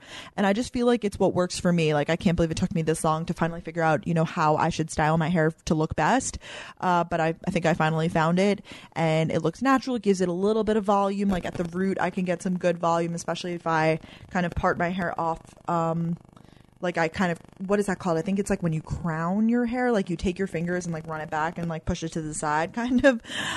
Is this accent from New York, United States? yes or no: yes; Long Island, New York, United States; I'm not from New Jersey. I'm from Long Island, is a part of New York.